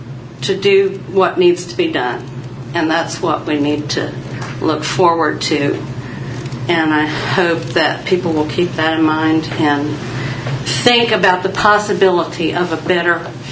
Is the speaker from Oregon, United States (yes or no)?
yes; Depoe Bay, Oregon, United States; I'm from Depot Bay. I went to Virginia Tech, which back in those days, a long time ago, was known as a cow college and agriculture college.